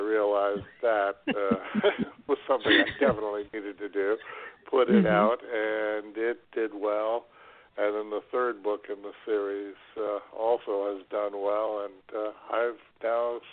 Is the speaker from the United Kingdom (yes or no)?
no; Colorado, United States; I grew up in Colorado, out in the middle of nowhere, and never read a book until I was in junior high school.